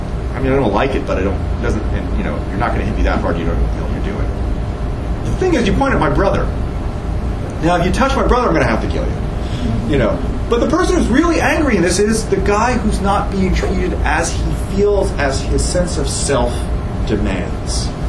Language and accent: English; Georgia, United States; I'm from Georgia. It's a requirement.